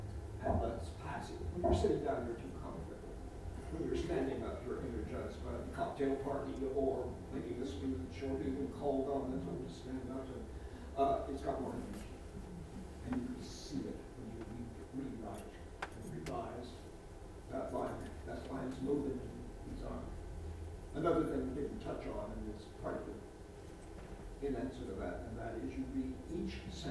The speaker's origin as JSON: {"language": "English", "region": "Illinois", "country": "United States", "tie": "born or raised there", "said": "the day same-sex marriage was implemented in my home state, Illinois."}